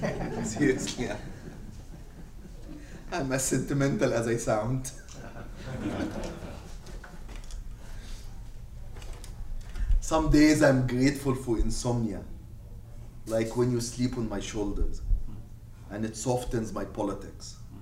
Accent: Seattle, Washington, United States; I'm from Seattle, I have to read this one.

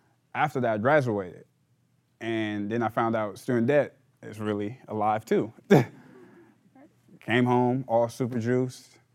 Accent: Oakland, California, United States; I was born and raised in Oakland. Can you hear me? Oh, okay. I'm 24.

